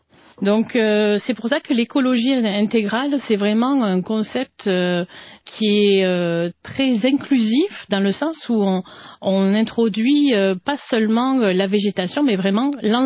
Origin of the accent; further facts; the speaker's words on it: France; now in Canada; Alors, je suis française, ça s'entend, mais avec mon accent exotique, mais je suis aussi canadienne depuis quelques années